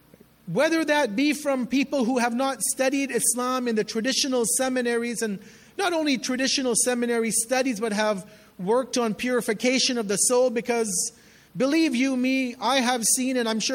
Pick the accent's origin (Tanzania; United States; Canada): Canada; Edmonton, Alberta; And I probably said the same thing growing up in Edmonton when I was dragged to the majlis every year